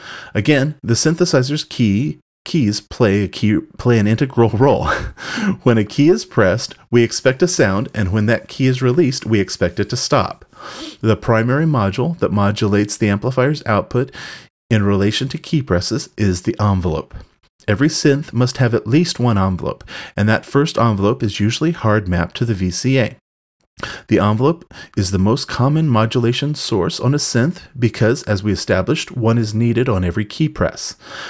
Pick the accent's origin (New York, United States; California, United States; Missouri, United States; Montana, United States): California, United States